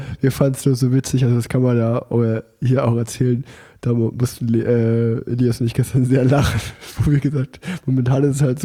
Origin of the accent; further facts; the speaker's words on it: Cologne, North Rhine-Westphalia, Germany; Wir kommen alle aus Köln.